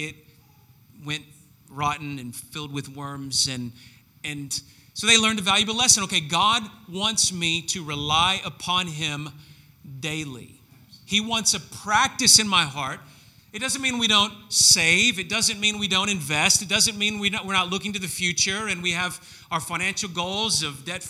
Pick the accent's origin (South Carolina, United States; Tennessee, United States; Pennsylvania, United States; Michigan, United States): Tennessee, United States; Memphis; I had just left my hometown of Memphis.